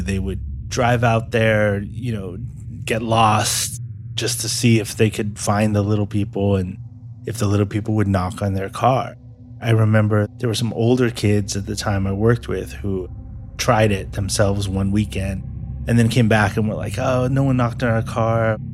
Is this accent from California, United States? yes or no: yes; California, United States; that was a persistent hometown legend I heard growing up in Orange County, that if you drove out into those hills, kind of like east of Chapman, that there were little people out there and that they would knock on your car.